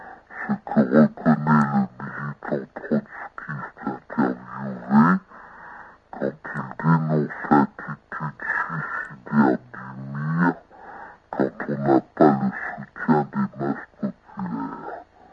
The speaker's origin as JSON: {"language": "French", "country": "Belgium", "said": "je suis belge."}